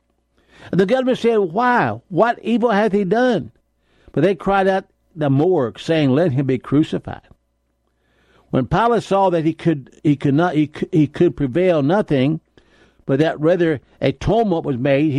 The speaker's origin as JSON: {"language": "English", "region": "West Virginia", "country": "United States", "said": "I'm an American. I'm also a West Virginian."}